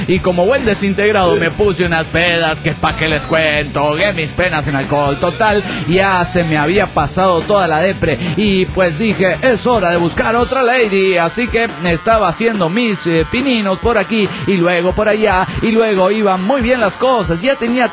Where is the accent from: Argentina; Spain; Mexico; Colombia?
Mexico; Tehuacán, Puebla; de Tehuacán, de Puebla, México.